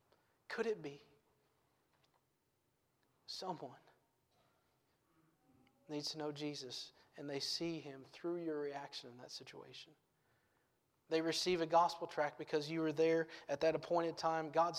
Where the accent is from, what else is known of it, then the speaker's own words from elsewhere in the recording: Farmersville, Ohio, United States; Like I mentioned earlier, I grew up in Farmersville, Ohio.